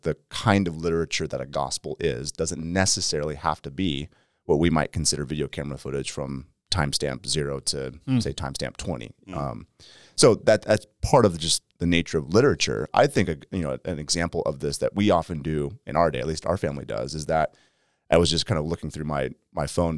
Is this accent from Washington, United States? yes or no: yes; Lynden, Washington, United States; And it's because my hometown, Linden, no one knows where that is.